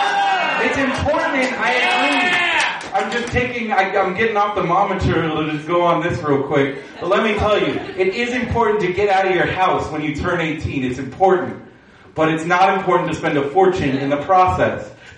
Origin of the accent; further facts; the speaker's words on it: San Diego, California, United States; I grew up in San Diego. I've lived in Southern California pretty much my entire life.